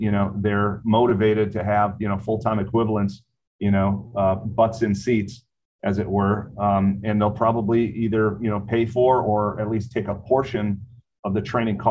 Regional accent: Wisconsin, United States; You know, I'm from Wisconsin, so I'm a cheesehead, and we're inherently Packers fans.

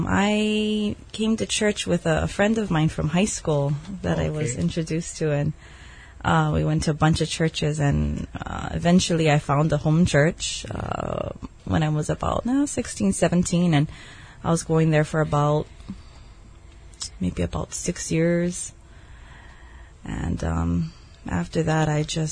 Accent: Pearl City, Hawaii, United States; Grew up in Pearl City as well. Raised with all women, single mother, aunt, and grandma.

